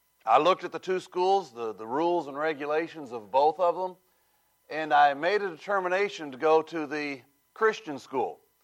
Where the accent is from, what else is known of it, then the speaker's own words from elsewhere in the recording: California, United States; I grew up out in California. It's, for those of you who don't know that, it's the breakfast cereal state.